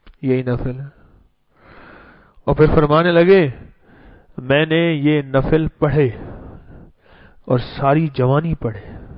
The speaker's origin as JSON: {"language": "Urdu", "town": "Lahore", "region": "Punjab", "country": "Pakistan", "said": "میں نے کہا جی میں پاکستان سے۔ کر کس جگہ سے؟ کہ لاہور سے۔"}